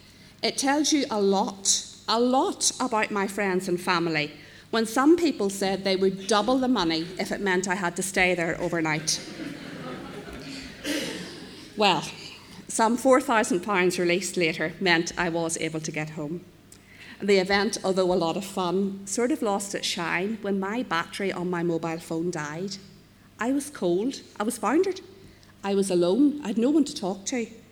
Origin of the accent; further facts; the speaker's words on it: Newcastle, Northern Ireland, United Kingdom; I come from Newcastle, and as you know, I'm a member of Newcastle Presbyterian.